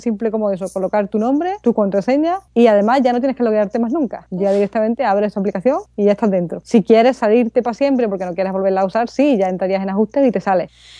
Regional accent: Andalusia, Spain; accent: Andalusian; A mí con mi acento andaluz y hablando rápido

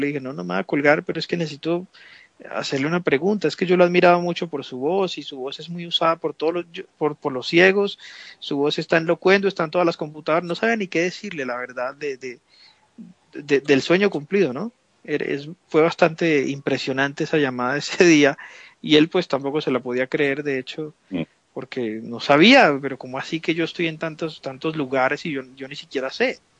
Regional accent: Colombia; hasta que vi en mi país, en Colombia, una propaganda de una serie que se estaba televisando.

